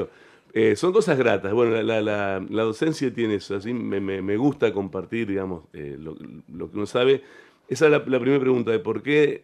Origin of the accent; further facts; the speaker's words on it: Realicó, La Pampa, Argentina; moved away as an adult; yo vine de Realicó a estudiar música a la Facultad de Artes.